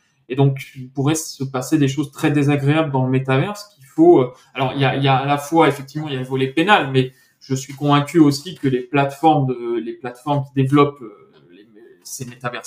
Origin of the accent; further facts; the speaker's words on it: France; il y a des problématiques aussi tout simplement en tant que Français.